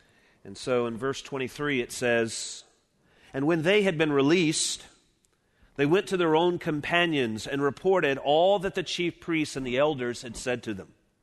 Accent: Mobile, Alabama, United States; accent: southern; being from Deep South, Mobile, and having been in Deep South most of my life, aware of my thick accent.

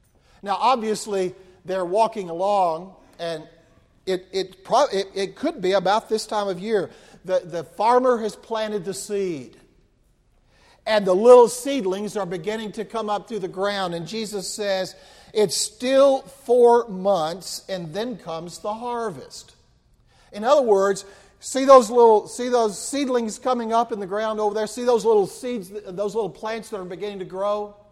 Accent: Midland, Texas, United States; My wife grew up in Lubbock and I grew up in Midland, Texas.

